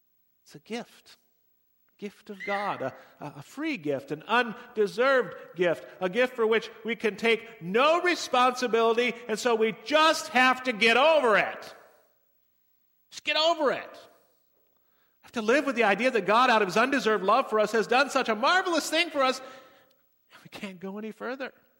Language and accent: English; United States; born there; That is the fact that I'm an American, born here through no action of my own, being not responsible in the least for my country of origin.